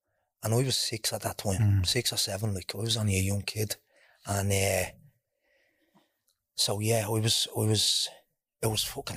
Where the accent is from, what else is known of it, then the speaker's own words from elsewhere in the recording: Ballymun, Leinster, Ireland; So I'm from Ballymun. I was obviously grew up here. Lived in Balbuch Alliance starting off.